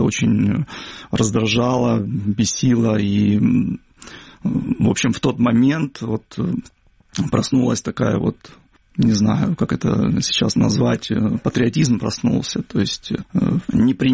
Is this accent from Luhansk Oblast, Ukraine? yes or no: no; Kerch, Crimea, Ukraine; now in Sevastopol, Ukraine; Я родился в Севастополе, да. Прожил там буквально год. Потом родители переехали в Керчь. И, в общем-то, до 2002 года я жил там в Керчи, учился в Керчи, и только когда женился, решили переехать, ну, я решил переехать на свою родину